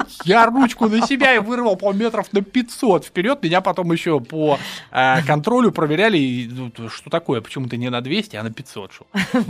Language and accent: Russian; Russia; А мы все из России.